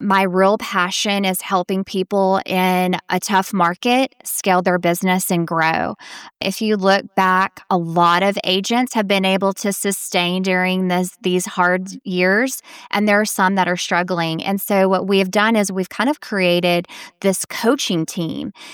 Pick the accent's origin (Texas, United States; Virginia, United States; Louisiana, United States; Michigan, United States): Louisiana, United States; and then I moved back to my home state, Louisiana.